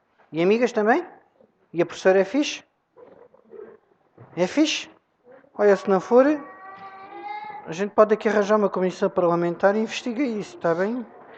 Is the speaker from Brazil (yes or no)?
no; Beja, Alentejo, Portugal; eu sou de Beja.